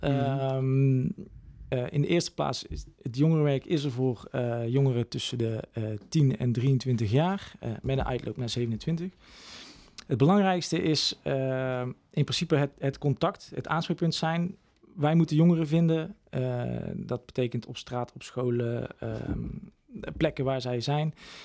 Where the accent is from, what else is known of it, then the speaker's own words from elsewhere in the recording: Breda, North Brabant, Netherlands; Ik kom uit Breda. Daar heb ik ook mijn opleiding gedaan.